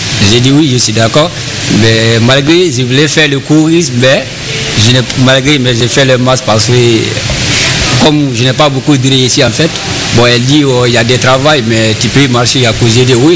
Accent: Guinea; now in France; Bon, je viens de la Guinée Conakry, République de Guinée.

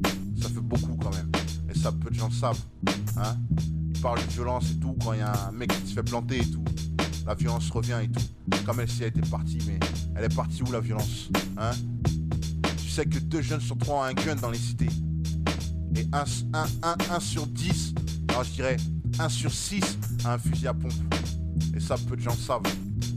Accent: Paris, Île-de-France, France; Moi, je viens de Paris, hein? Je viens de Paris, je suis arrivé dans le 19, dans ma thèse. J'avais 5 piges et j'en ai 23

